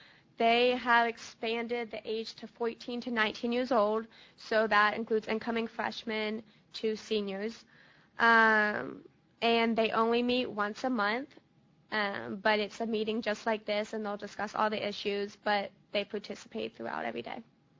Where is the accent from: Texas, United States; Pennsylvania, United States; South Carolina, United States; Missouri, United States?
South Carolina, United States; Charleston; I'm a local, so I grew up here, and I go to College of Charleston.